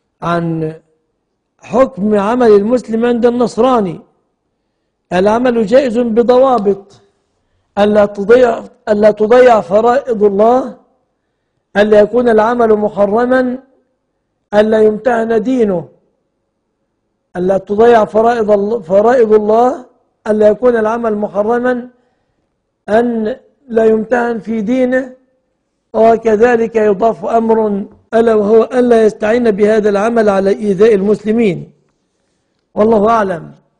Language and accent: Arabic; Egypt; بلادنا مصر